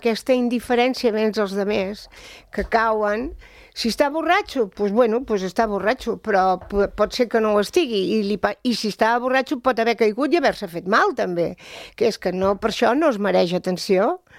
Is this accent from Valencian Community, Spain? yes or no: no; Calella, Catalonia, Spain; also born or lived in Barcelona; el meu pare era de Calella, i llavors la mama era de Barcelona. I vàrem néixer a Barcelona, però ja ens van portar cap aquí els meus pares, es van afincar aquí quan es van casar, i ens vam afincar aquí, i jo em sento calellenca.